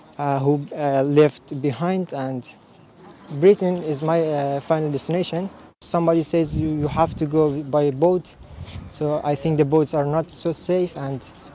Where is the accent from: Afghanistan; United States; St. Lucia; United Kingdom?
Afghanistan; I'm from Afghanistan and I'm 16 years old.